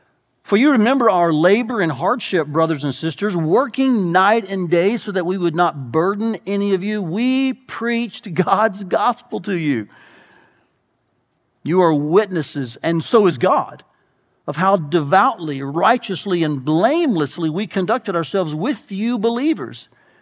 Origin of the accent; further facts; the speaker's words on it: Atlanta, Georgia, United States; also born or lived in Iowa; We moved here from Atlanta, Georgia, 29 years ago. And wow, what a first winter that was for this southern boy.